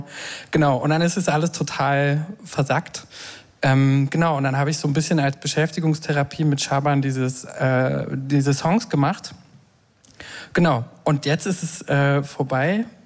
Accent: Berlin, Germany; ich bin auch, wohne in Berlin und bin aus Berlin.

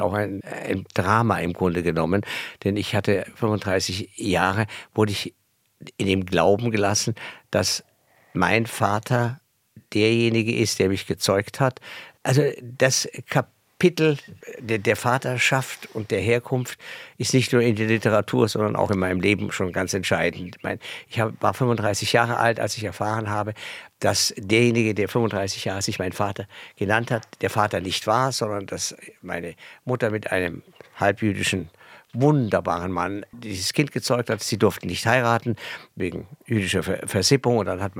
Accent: Bavaria, Germany; ich war ganz ordentlich als Bayer

